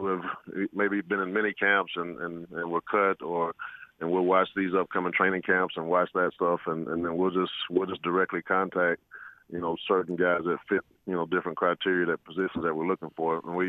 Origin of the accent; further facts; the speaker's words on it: Mobile, Alabama, United States; which just happens to be down in my hometown in Mobile.